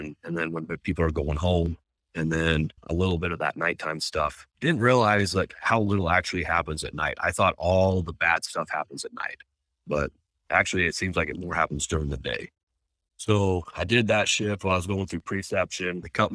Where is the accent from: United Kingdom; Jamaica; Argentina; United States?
United States; Washington; now in Salt Lake City, United States; I grew up in Washington State in a little farm town and moved here.